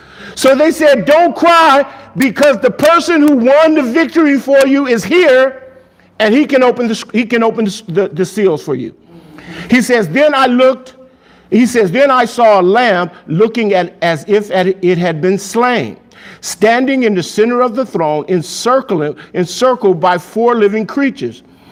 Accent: Los Angeles, California, United States; I grew up in South Central LA. It was a horrible experience.

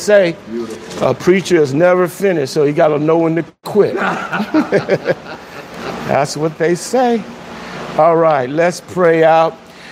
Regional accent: Los Angeles, California, United States; Because I grew up in South Central LA and I play football

